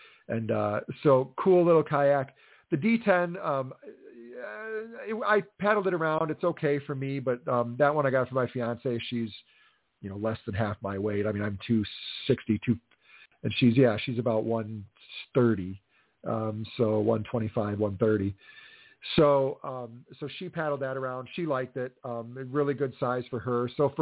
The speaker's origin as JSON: {"language": "English", "town": "Delavan", "region": "Wisconsin", "country": "United States", "tie": "born or raised there", "also_born_or_lived": "Darien", "said": "And I used to have fun growing up in Delavan and the Darien area. Turtle Creek was a really fun place to go canoeing and stuff."}